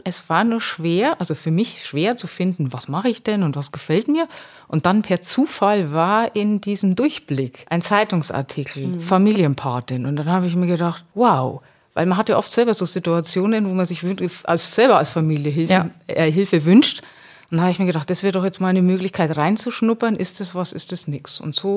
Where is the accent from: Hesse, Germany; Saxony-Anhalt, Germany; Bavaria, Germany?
Bavaria, Germany; Marktredwitz; ich komme aus Marktredwitz